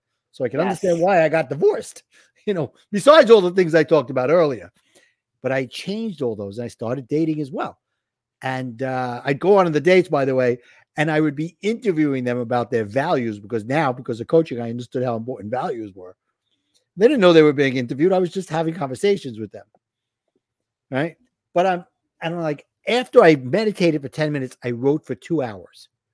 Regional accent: New York, United States; I'm going to screw it up because I'm from New York.

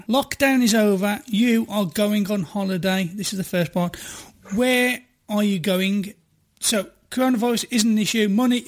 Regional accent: Ireland; I'm from Ireland.

